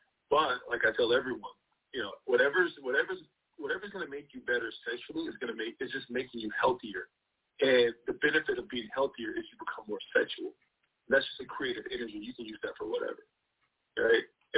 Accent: United States; born there; So I'm from Jamaica. My family's from Jamaica. I was born here in the U.S. I'm a dual citizen in Jamaica.

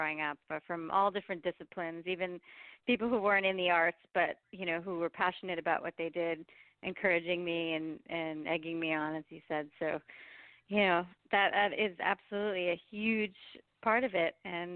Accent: Port Chester, New York, United States; also born or lived in Rye / Stamford / Greenwich; I did. And I also grew up in suburbs of New York. I was born in Port Chester and I lived in Rye and Stamford and Greenwich.

